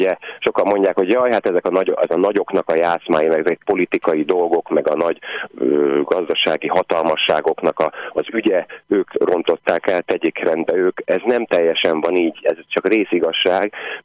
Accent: Pest, Hungary; én magam a Pilisben nőttem föl, tehát nekünk az erdő szélén volt a házunk gyerekkoromban

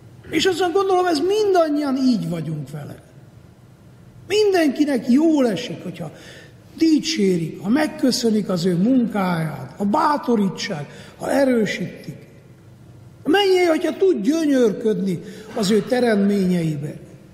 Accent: Borszék, Harghita, Romania; Tudok-e én gyönyörködni szülőföldemben? Szépnek találom én Borszék vidékét.

